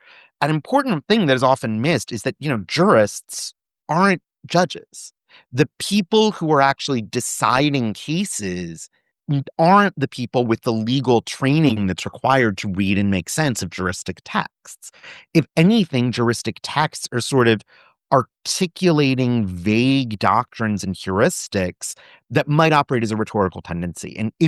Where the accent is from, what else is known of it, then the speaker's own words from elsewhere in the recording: United States; Short version, I'm American.